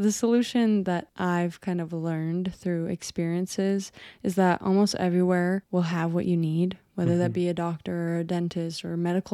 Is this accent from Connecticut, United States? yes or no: no; Arizona, United States; And we are from Arizona where it's like extremely hot in August and September.